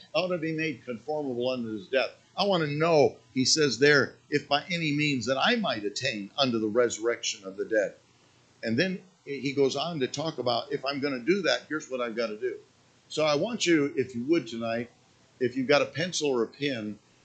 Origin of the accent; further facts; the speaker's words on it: Michigan, United States; I didn't come from a Christian family when I was born and raised up in Michigan.